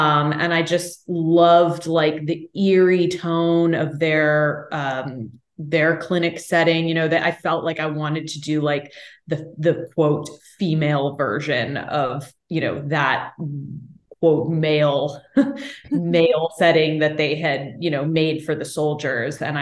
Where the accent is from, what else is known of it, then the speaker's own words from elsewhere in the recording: Austin, Texas, United States; I got to go home and shoot it in my hometown of Austin, Texas